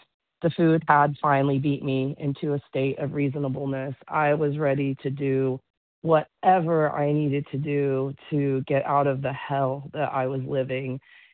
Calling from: Lodi, California, United States; and I'm calling from Lodi, California.

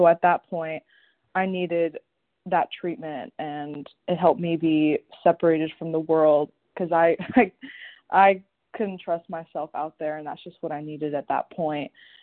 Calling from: Tallahassee, Florida, United States; I'm from calling from Tallahassee, Florida.

